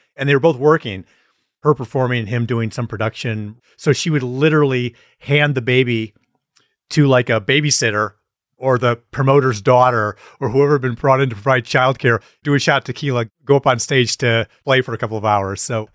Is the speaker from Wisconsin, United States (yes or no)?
yes; Wisconsin, United States; of course. We're from Wisconsin. We would absolutely agree with that.